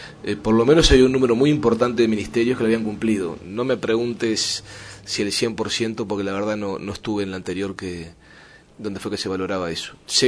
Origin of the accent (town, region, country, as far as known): Uruguay